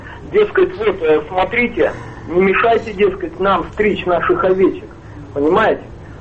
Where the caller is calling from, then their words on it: Kirovgrad, Sverdlovsk Oblast, Russia; город Кировград, Свердловская область.